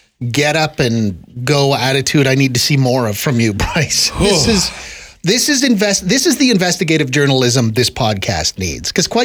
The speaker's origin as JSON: {"language": "English", "region": "Manitoba", "country": "Canada", "said": "I am from Manitoba originally."}